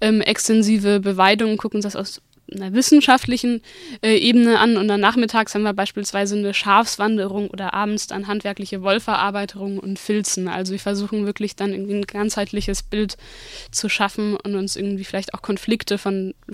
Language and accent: German; Leipzig, Saxony, Germany; moved away; ich komme eigentlich aus Leipzig